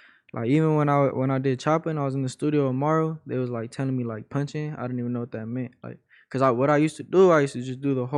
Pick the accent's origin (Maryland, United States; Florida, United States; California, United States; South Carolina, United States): California, United States; San Diego; Shit, 19, I grew up in San Diego, kind of all around.